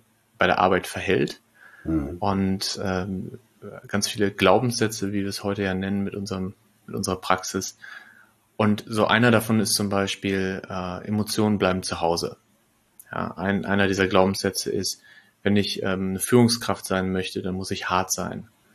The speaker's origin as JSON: {"language": "German", "town": "Lippstadt", "region": "North Rhine-Westphalia", "country": "Germany", "tie": "born there", "also_born_or_lived": "Bielefeld", "said": "aber selbst in Bielefeld, wo ich lange war, oder in Lippstadt, wo ich geboren bin"}